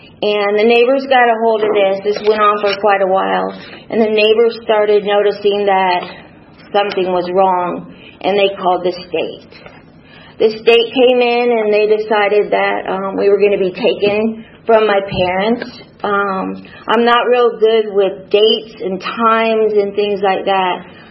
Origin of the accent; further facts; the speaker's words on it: Orlando, Florida, United States; I'll begin my story with, I grew up in Orlando, Florida.